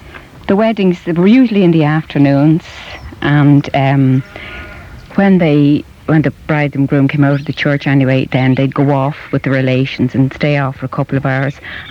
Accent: Dublin, Leinster, Ireland; now in Tallaght, Ireland; Well, I live in Tala now at the moment, but I lived in Drimna.

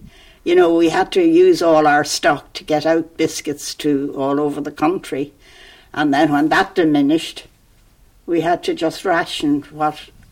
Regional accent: Dublin, Leinster, Ireland; born there; also born or lived in Lucan; My parents were from Tipperary, but I was born in Dublin. And then we went to live in near Lucan.

